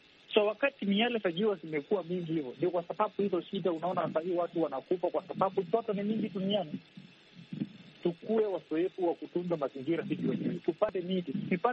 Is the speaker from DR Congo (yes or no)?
no; Kenya; now in Angola; Mimi ni Mkenya lakini nafanya kazi nchi ya Angola.